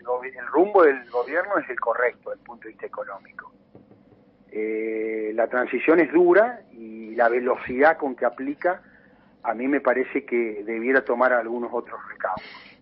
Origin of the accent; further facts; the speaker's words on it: Argentina; la política se mete en el medio y somos argentinos